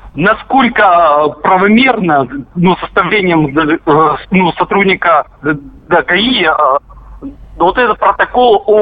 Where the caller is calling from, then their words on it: Krasnodar, Krasnodar Krai, Russia; Я вам звоню из Краснодара.